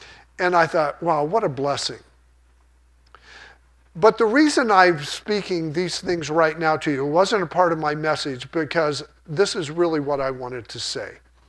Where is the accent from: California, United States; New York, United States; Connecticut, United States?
California, United States; Sacramento; especially I grew up in Sacramento area, but San Francisco.